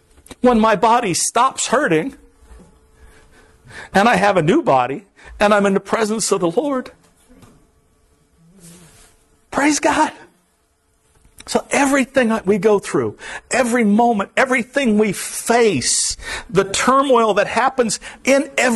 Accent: Florida, United States; I grew up in the Everglades. I'm a swamp rat.

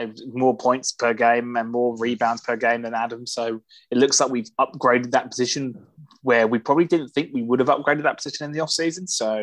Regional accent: United Kingdom; as an outsider looking in, as a British citizen looking in at that sort of style of policing, it's something we don't get over here.

